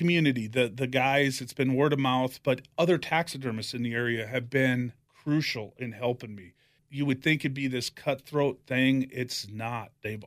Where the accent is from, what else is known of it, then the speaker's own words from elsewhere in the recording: South Dakota, United States; moved away; I grew up in South Dakota on a farm. Hunting and fishing was just a part of life back there. So when I moved out this way